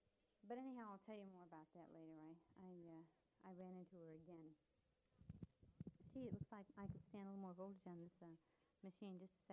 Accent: Massachusetts, United States; Oh, well, I'm from Massachusetts. I went to school in Massachusetts to the Sisters of Notre Dame.

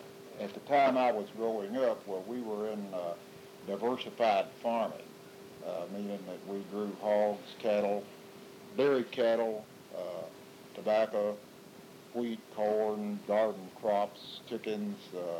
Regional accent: Lawrenceburg, Kentucky, United States; the U.S. Army Reserve moved a rifle company into Lawrenceburg, Kentucky, my hometown.

